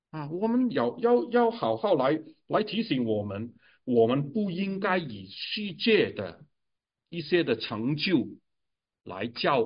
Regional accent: Hong Kong; 以前我们香港人呢，很追求了有一个，

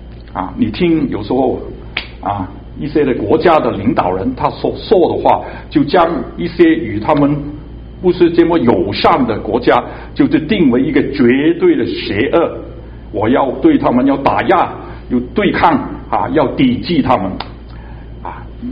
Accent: Hong Kong; 我来自香港啊，现在香港是中国一部分了

